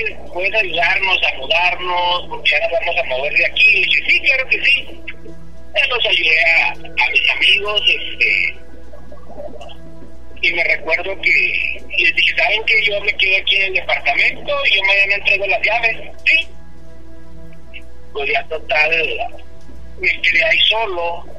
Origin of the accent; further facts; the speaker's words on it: Torreón, Coahuila, Mexico; Pues, yo soy de Torreón, Coahuila. Me fui a la ciudad de Guadalajara para probar suerte, porque pues en Torreón no encontraba nada. Me fui con unos amigos que vivían en la ciudad de Guadalajara.